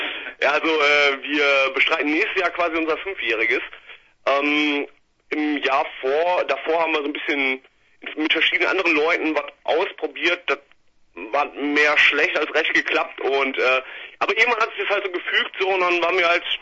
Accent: Duisburg, North Rhine-Westphalia, Germany; Ja, wir kommen aus Duisburg, beziehungsweise Duisburg-Düsseldorf. Das teilt sich ein bisschen auf, aber ich sag mal, die Homebase ist auf jeden Fall in Duisburg-Neumühl.

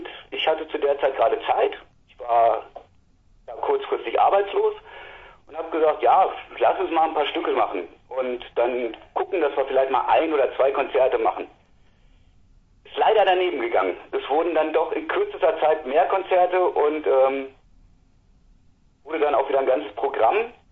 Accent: Hanover, Lower Saxony, Germany; Wir kommen aus Hannover, ja.

